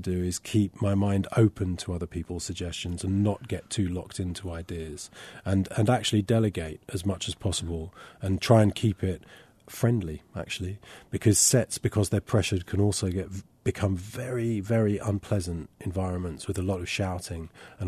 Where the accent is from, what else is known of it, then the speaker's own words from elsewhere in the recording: London, United Kingdom; In London.